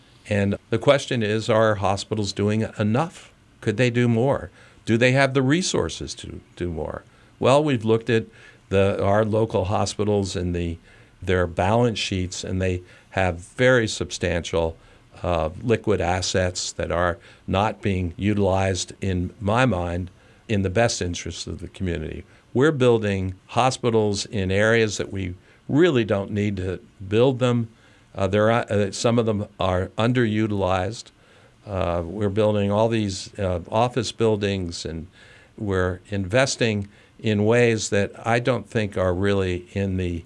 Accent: Pennsylvania, United States; I was brought up in the Lehigh Valley, and it's what I know

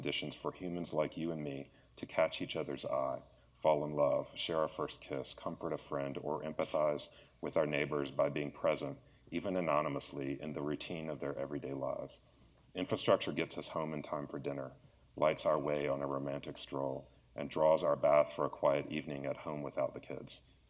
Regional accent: Chamblee, Georgia, United States; I grew up in Chamblee. I grew up on I-285, basically between Buford Highway and Perimeter Mall.

